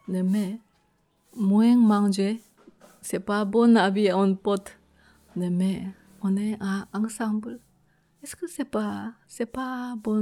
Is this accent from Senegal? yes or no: yes; Senegal; je suis sénégalais, je suis africaine. C'est ici, ça, notre maison